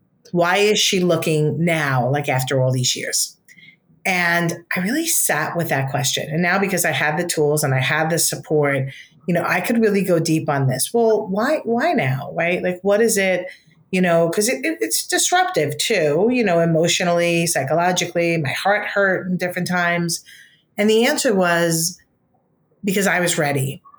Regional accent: Queens, New York, United States; I mean, yeah, I'm a girl from Queens.

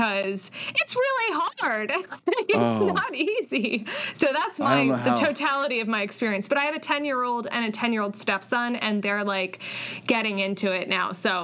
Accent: East Coast, United States; accent: East Coast; With an E. Sorry, my East Coast accent.

